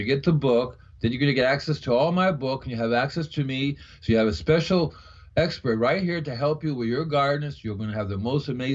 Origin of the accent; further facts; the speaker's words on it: New York City, New York, United States; But I know Queens. I'm from New York City myself.